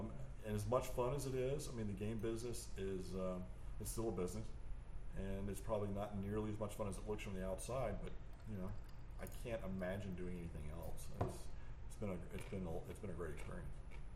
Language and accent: English; Alabama, United States; I grew up in Alabama. I mean, if we had fish, it was catfish, and we fried it, and that was it.